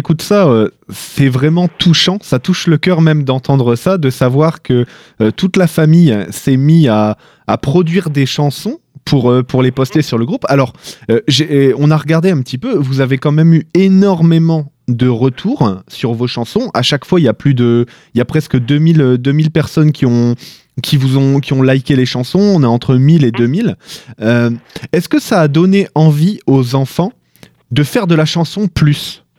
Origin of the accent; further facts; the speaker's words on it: France; moi je viens de France